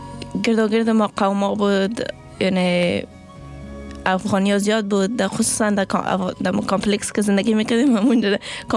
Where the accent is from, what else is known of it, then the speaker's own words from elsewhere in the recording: Afghanistan; از افغانستان هستم. در منیسورا درس میخونم، در مکلسور کالج.